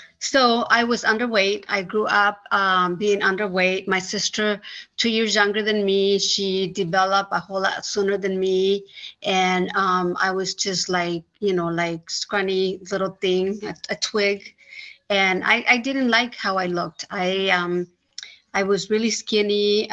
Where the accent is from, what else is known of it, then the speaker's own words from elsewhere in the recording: Mexico; I grew up in Mexico. I was born in Mexico and grew up in Mexico. And when I was a child, we were 9 siblings and mom and dad. So it was 11 people in our house.